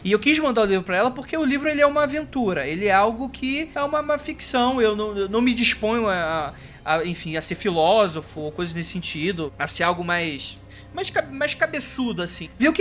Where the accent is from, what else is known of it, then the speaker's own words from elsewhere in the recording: Rio de Janeiro, Brazil; Eu sou carioca